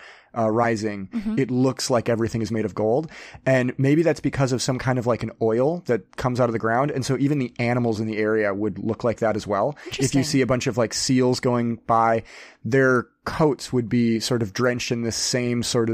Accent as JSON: {"language": "English", "region": "Midwest", "country": "United States", "tie": "born or raised there", "said": "So growing up in the Midwest here"}